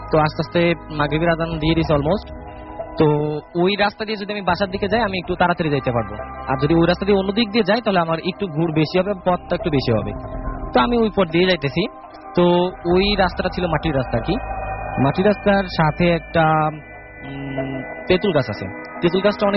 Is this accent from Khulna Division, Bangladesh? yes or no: yes; Kaliganj, Khulna Division, Bangladesh; now in Barmi, Bangladesh; আমার গ্রামের বাড়ি হচ্ছে সাতক্ষীরা জেলা কালীগঞ্জ থানা।